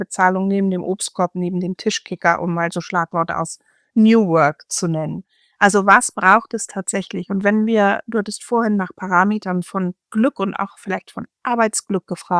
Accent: Northern Germany, Germany; ich komme jetzt aus Norddeutschland

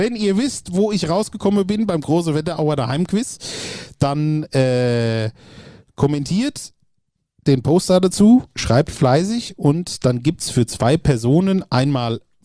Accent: Hesse, Germany; ich komme aus dem Ostkreis, in Beuringe.

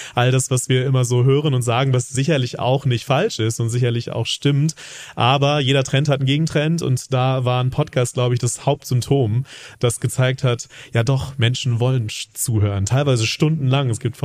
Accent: North Rhine-Westphalia, Germany; ich komme, wie man hört, nicht aus Bayern, ich komme eher aus Westfalen, aber da ist es ähnlich, also so der Ruhrpott

